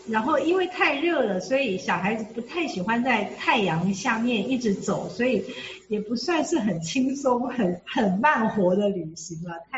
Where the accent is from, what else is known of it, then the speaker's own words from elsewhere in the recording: Yilan County, Taiwan; 那我是在宜兰长大的，所以我也回了宜兰去看。还有我的家人这样子，我的亲人